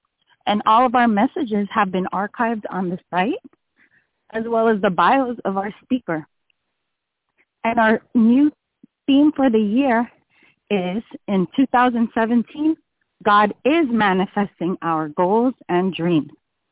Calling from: Snellville, Georgia, United States; I'm calling from Snellville, Georgia.

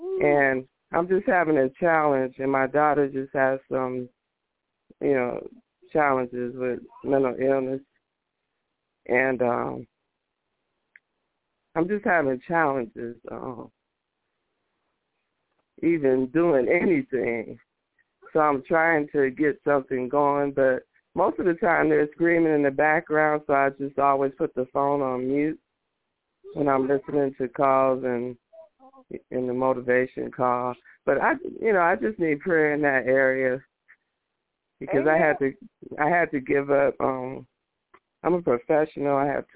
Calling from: Clarkston, Georgia, United States; I'm calling from Clarkston, Georgia.

